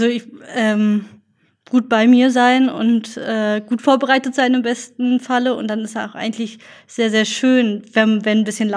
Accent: Berlin, Germany; now in Leipzig, Germany; Heute komme ich aus Leipzig, ursprünglich komme ich aus Berlin

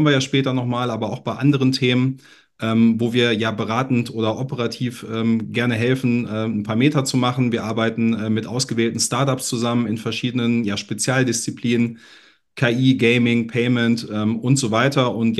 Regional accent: North Rhine-Westphalia, Germany; now in Hamburg, Germany; 38 Jahre alt, gebürtiger Ostwestfale, seit mehr als einem Jahrzehnt jetzt in Hamburg ansässig.

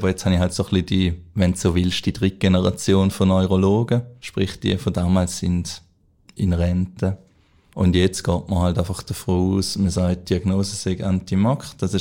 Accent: Mühlen, St. Gallen, Switzerland; ich komme aus Mühlen, das ist so ein kleines Dorf zwischen St. Gallen und am Bodensee.

